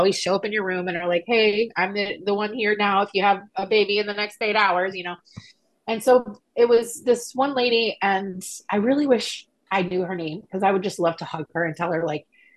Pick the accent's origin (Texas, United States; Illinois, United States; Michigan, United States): Texas, United States; Austin; I'm born and raised in Austin. Okay. When I was a kid, Breckenridge was the county hospital.